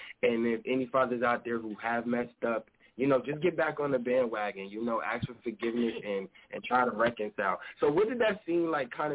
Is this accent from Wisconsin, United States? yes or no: no; Trenton, New Jersey, United States; for those who don't know, we come from the same neighborhood. We come from Trenton.